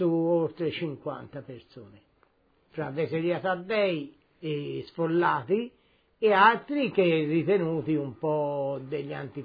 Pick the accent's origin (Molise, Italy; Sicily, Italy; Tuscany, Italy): Tuscany, Italy; Livorno; born there; sono nato a Livorno il 23/12/1927 e sfollai a Empoli